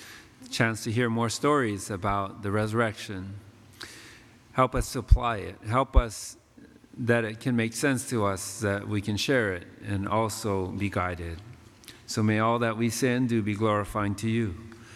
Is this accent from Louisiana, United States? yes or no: no; Altadena, California, United States; And my wife said, oh, we're from Altadena too.